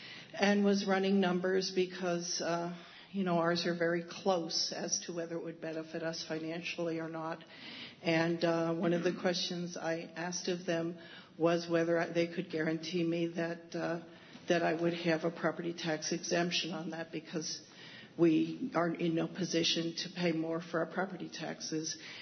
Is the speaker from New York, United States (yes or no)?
yes; Ulysses, New York, United States; from Town of Ulysses.